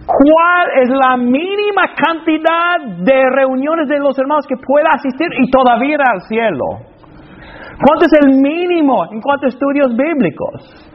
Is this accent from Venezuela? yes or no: no; Alabama, United States; Porque de ahí soy, yo soy de Alabama.